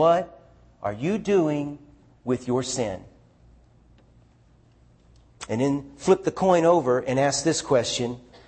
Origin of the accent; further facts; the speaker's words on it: the South, United States; I'm from the South. We're going to preach about sin.